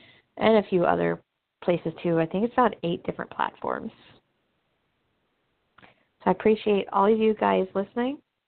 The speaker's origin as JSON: {"language": "English", "town": "Arcola", "region": "Illinois", "country": "United States", "tie": "born or raised there", "said": "You know, it leads from my hometown in Arcola to Arcola. It's Route 133. It goes behind Arcola High School."}